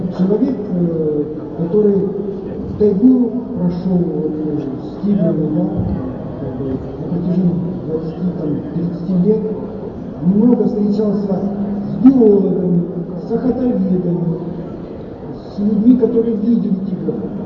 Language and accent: Russian; Khabarovsk, Khabarovsk Krai, Russia; Понимаете, я вот вырос в Хабаровске, да, я просто туризмом занимался, спортивным ориентированием, каждое воскресенье ездили на природу